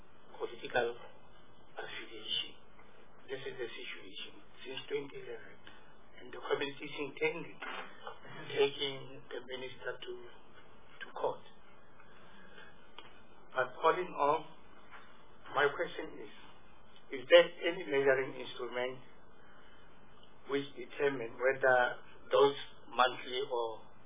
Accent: Rustenburg, North West, South Africa; you know, I'm from Rustenburg Municipality, Ward 28, in the northwest.

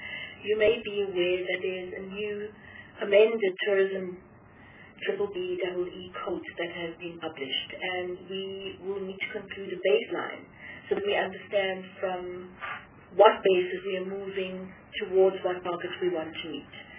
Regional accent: Gauteng, South Africa; I joined the department on the 1st of April, but I come from the Gauteng province with a long history in the tourism space.

